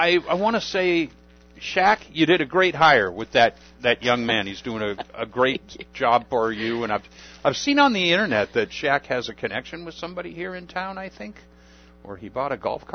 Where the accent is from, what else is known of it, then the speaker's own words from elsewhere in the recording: California, United States; and I am one of those California people.